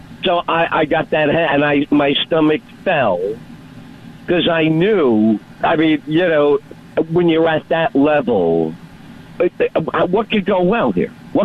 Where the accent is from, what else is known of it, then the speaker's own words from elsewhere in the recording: New York City, New York, United States; I'm from the Bronx.